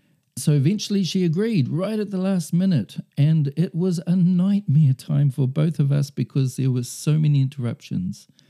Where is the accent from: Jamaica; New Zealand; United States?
New Zealand; I grew up in New Zealand in the 70s and the 80s. That was my schooling years.